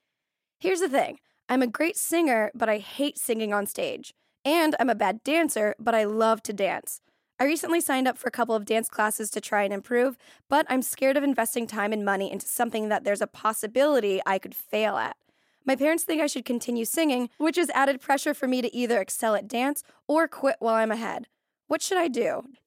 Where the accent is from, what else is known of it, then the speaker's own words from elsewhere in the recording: Florida, United States; I'm from Florida.